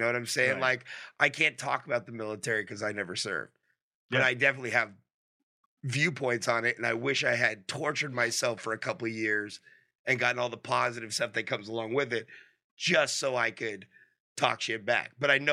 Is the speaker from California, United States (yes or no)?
yes; Santa Monica, California, United States; I was working at Johnny Rockets on the 3rd Street Promenade. I grew up in Santa Monica, okay?